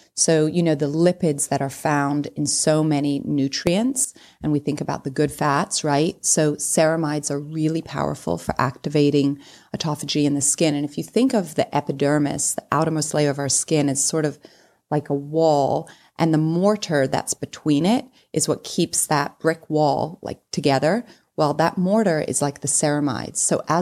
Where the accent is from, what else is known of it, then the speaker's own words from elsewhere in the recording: England, United Kingdom; moved away as an adult; now in United States; Growing up in England, like you said, you know, it rains every day and I love that weather. But as an adult, I've lived in Florida my entire adult life